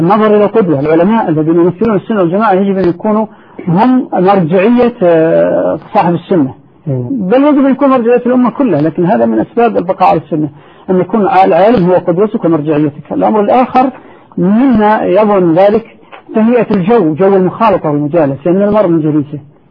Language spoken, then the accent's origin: Arabic; Saudi Arabia; فمثلا عندنا في المملكة العربية السعودية وفي عموم جزيرة العرب